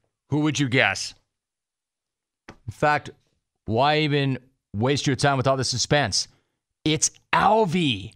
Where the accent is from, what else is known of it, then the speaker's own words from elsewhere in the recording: Alabama, United States; born there; I was born in Alabama.